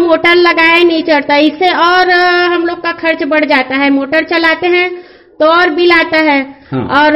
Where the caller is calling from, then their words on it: Charauda, Chhattisgarh, India; ग्राम चरौदा से रायपुर मोबाइल वाणी पे